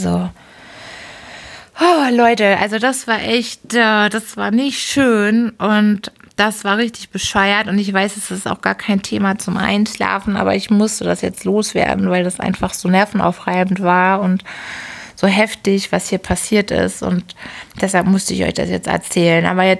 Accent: Hamburg, Germany; als Hamburgerin

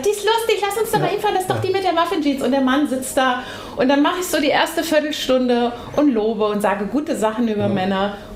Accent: Hesse, Germany; da habe ich auch erzählt, wo ich herkomme, natürlich schön Bronkel-Gags aus Nordhessen.

